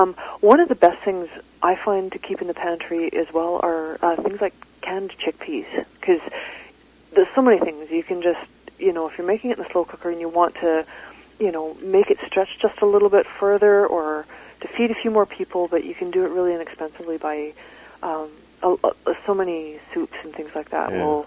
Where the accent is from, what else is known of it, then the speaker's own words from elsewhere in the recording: Calgary, Alberta, Canada; Yes, I grew up in Calgary.